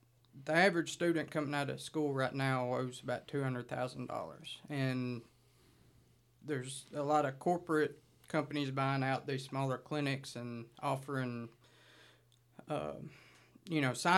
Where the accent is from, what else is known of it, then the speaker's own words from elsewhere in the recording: Coleman, Alabama, United States; So I was born and raised in Coleman, Alabama, went to vet school in Auburn